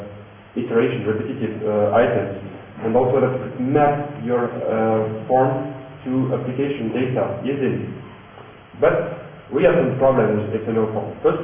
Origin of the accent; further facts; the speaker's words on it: Toulouse, Occitania, France; English is a second language; I'm from Toulouse in the south of France